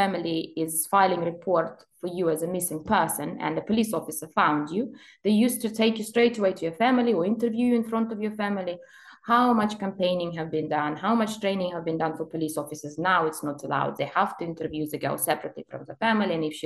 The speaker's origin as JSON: {"language": "English", "region": "South West England", "country": "United Kingdom", "said": "why do I have to care about their culture? I'm Cornish myself."}